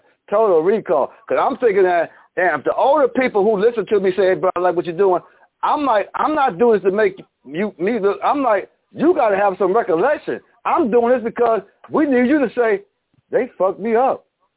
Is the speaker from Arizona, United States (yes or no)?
no; New York, United States; which I'm from New York